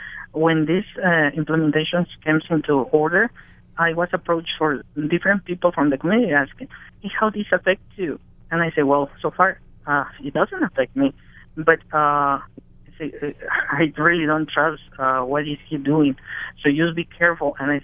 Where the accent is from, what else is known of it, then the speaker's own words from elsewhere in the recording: Mexico; I'm from Mexico, originally born in Mexico, and I'm a legal resident now.